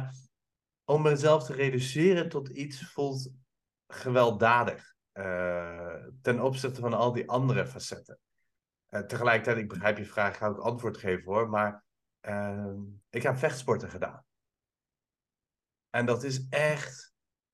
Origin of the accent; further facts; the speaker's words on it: Iran; now in Netherlands; dit is tussen Nederland en Iran in. Voor mij. Maar ja, hartstikke raar om te zeggen: ik voel me Italiaans, want dat ben ik niet. Weet je, ik ben een volbloedig Pers die super kaaskoppig is.